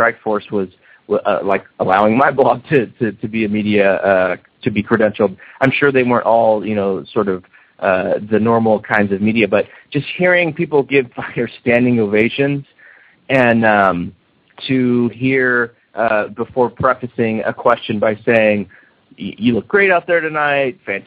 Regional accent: San Jose, California, United States; they were in San Jose, which is my hometown.

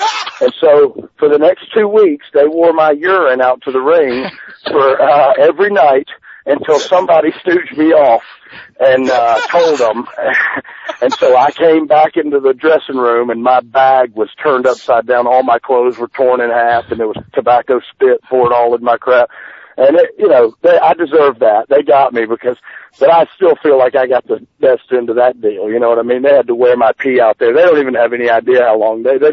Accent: the South, United States; I'm from the South, so I remember those days, you know.

